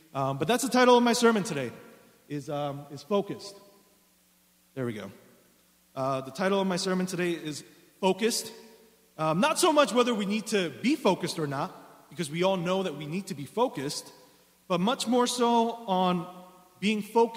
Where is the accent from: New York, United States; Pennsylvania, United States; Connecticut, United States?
New York, United States; also born or lived in Seoul, South Korea; I was baptized about 8 years ago in New Jersey. And so I grew up, I grew up in Seoul, South Korea, until I was about the age of 10. And then I moved to Rockland County, New York, where I grew up until I went to college